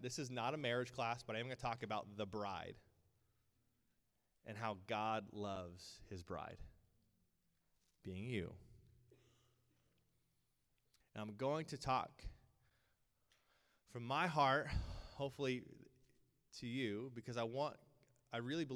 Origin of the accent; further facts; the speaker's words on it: Kansas, United States; also born or lived in California; I'm from Kansas. I know wind.